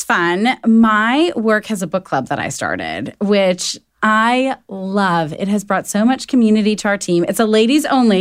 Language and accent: English; Wisconsin, United States; I grew up in Wisconsin, so I'm a big Packer fan.